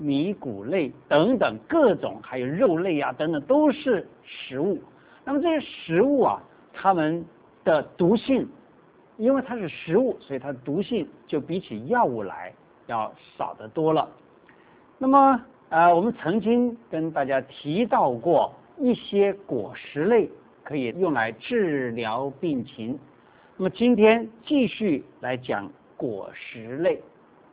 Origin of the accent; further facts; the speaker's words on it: China; 我们中国人对于脾胃这个东西呢